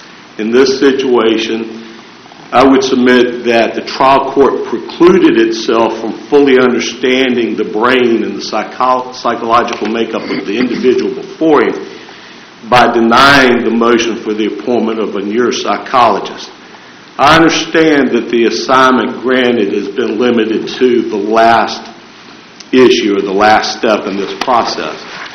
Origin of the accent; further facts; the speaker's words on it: Lynchburg, Virginia, United States; I'm from Lynchburg